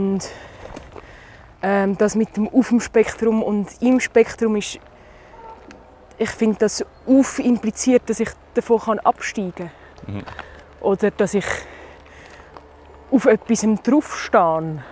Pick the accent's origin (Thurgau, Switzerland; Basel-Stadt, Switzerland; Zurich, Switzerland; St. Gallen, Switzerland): Zurich, Switzerland; ich bin aus Zürich.